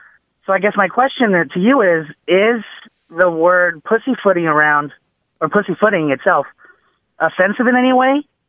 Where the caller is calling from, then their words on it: Dallas, Texas, United States; I'm calling from Dallas, Texas.